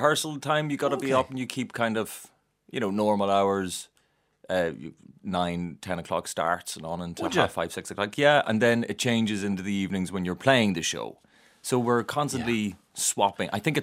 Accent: Craigavon, Northern Ireland, United Kingdom; I grew up in North Armagh in a place called Craigavon.

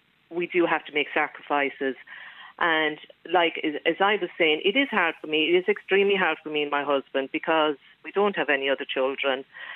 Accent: Ireland; We've survived the famine. We've survived plenty of things. We're Irish.

